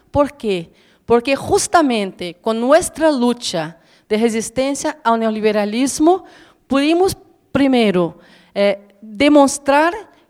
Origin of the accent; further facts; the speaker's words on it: Brazil; Spanish is a second language; No porque soy brasileña